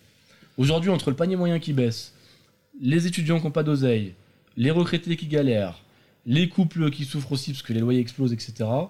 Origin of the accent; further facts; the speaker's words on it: France; à chaque fois, je dis, je suis français.